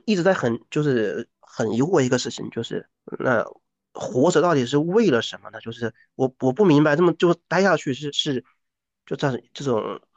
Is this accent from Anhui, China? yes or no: no; Hunan, China; 因为我不是说过我小时候是在湖南的农村嘛